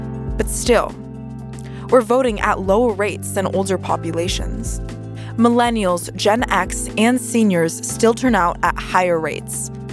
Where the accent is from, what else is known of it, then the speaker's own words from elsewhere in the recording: San Francisco, California, United States; Then, they post selfies in my hometown of San Francisco, protesting against the Supreme Court's decision to limit reproductive rights.